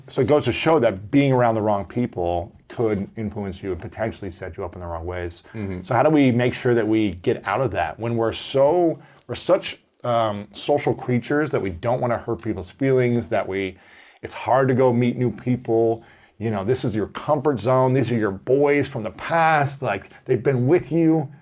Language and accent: English; Ohio, United States; I'm from Ohio, and so we're the same age.